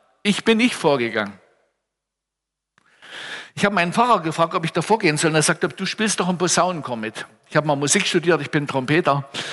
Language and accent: German; Saxony, Germany; ich komme aus der Nähe von Herrnhut für die Frommen und für die anderen sage ich aus der Nähe von Bautzen